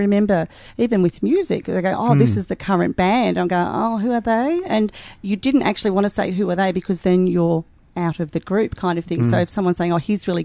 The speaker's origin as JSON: {"language": "English", "town": "Melbourne", "region": "Victoria", "country": "Australia", "tie": "born or raised there", "said": "Certainly. I grew up in the northern suburbs."}